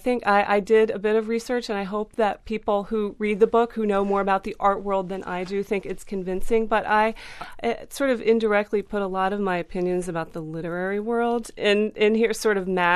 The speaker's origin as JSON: {"language": "English", "town": "Akron", "region": "Ohio", "country": "United States", "tie": "born or raised there", "said": "You know, when I was growing up in Akron, most of the people I knew there and sort of like the sort of wacky artist people were the folks who created their own realities"}